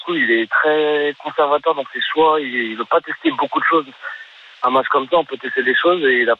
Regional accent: Lyon, Auvergne-Rhône-Alpes, France; alors que bon, je suis lyonnais

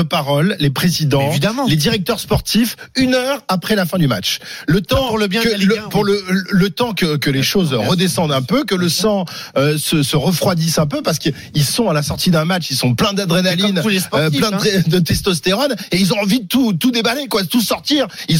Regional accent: Nice, Provence-Alpes-Côte d'Azur, France; born there; also born or lived in Marseille; Moi, je suis né à Nice, j'ai vécu 20 ans à Marseille

